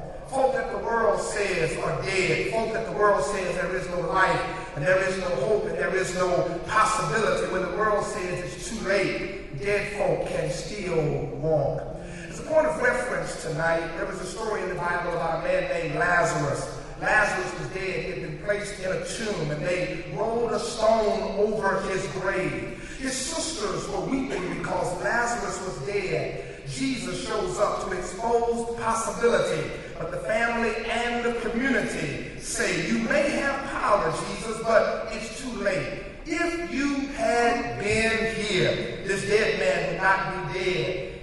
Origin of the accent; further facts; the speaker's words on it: Louisiana, United States; Growing up in Louisiana, there was a man who lived next door to me.